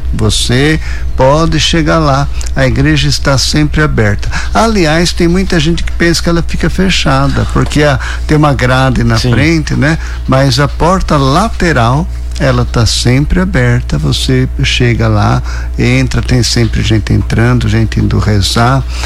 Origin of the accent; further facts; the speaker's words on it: Matão, São Paulo, Brazil; quando eu vim de Matão para cá